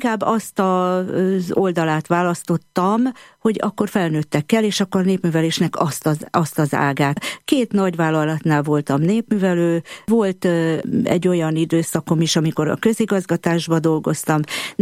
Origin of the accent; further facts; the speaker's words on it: Budapest, Hungary; Kőbányán, Budapesten születtem, hát Kőbánya szívem csücske, úgyhogy én nagyon szeretek ott lenni, ott élni, és ott is dolgozok, amióta csak dolgozom. Nemige hagytam el Kőbányát soha. Keresztény családból származom, egy nagy családból, tulajdonképpen 7. gyerekként születtem meg